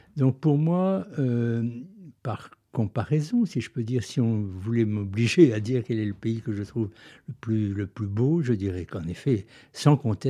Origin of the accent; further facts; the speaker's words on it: Commercy, Grand Est, France; je suis né à Commercy. J'y ai vécu jusqu'à mon baccalauréat, donc je connais bien la région.